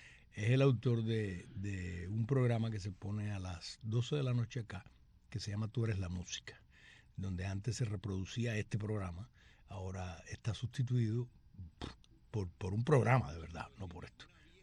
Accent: Cuba

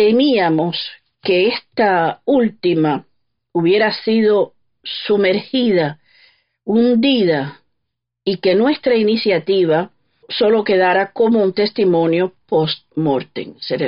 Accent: Cuba; nosotros como cubanos

